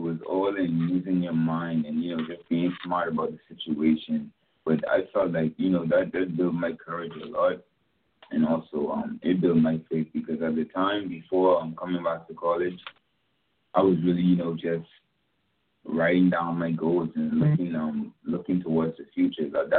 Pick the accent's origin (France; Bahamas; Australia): Bahamas; now in United States; once again, and like I said, I'm from the Bahamas. I came to college in 2018.